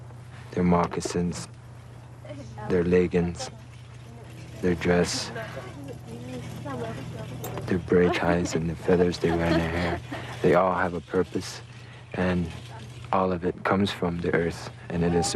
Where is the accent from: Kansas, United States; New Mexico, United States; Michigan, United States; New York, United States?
New Mexico, United States; Taos Pueblo; I'm from Taos Pueblo. My people are the Red Willow people who live in the mountains of northern New Mexico.